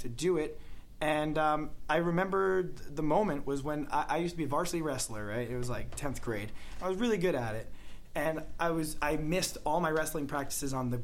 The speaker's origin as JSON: {"language": "English", "town": "Babylon", "region": "New York", "country": "United States", "said": "No, I was from Long Island, man. I'm from outside the city, about... A 30-minute train ride. Babylon, New York. Small town."}